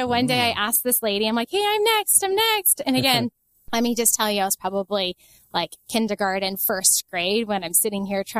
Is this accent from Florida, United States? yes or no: no; Seattle, Washington, United States; And I grew up in Seattle, so it was like the Microsofts and the Starbucks and Nordstrom's